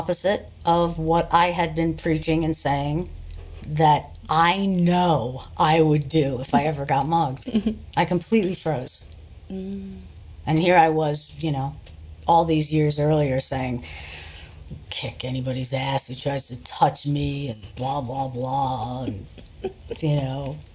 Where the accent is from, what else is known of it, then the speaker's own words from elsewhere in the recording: New York City, New York, United States; I never thought it would happen in San Francisco. I'm from New York. I was never mugged in New York, ironically.